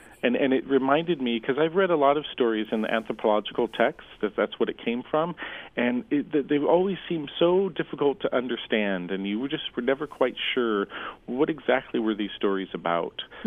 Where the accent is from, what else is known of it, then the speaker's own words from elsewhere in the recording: Anchorage, Alaska, United States; I was born in Bethel, and then when I was 5 days old, I was adopted by a non-Native family in Anchorage and grew up in Anchorage.